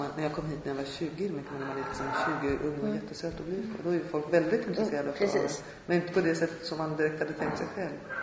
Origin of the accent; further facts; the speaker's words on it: Sweden; now in France; jag var i England ett år och jag var så förvånad över att alla såg mig som fransyska. Eftersom jag är svenska, att jag bor i Frankrike